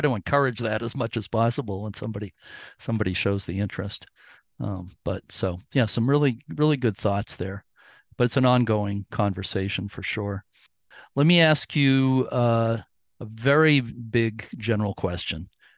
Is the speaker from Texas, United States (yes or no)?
no; Boston, Massachusetts, United States; I grew up in the Boston area. Boston Harbor has over 30 islands and has the oldest light station in America, Boston Light, and several other lighthouses as well.